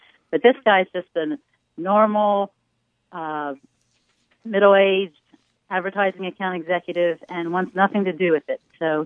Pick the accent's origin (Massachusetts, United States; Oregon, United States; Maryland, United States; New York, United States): Maryland, United States; Baltimore; So I'm actually in the Delaware Diocese, even though I live in Maryland. I grew up in Baltimore, Archdiocese of Baltimore.